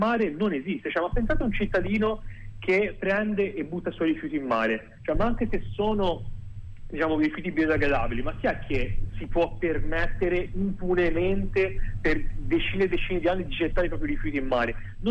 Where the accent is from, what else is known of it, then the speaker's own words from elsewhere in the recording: Livorno, Tuscany, Italy; e lo dico perché sono livornese e ho vissuto lì.